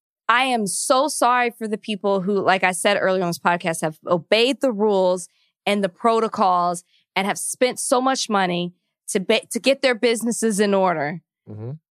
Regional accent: Texas, United States; unlike other governors, like in my home state of Texas

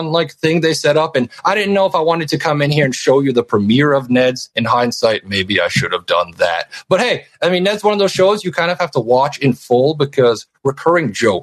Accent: Canada; I'm Canadian. We don't have middle school in Canada

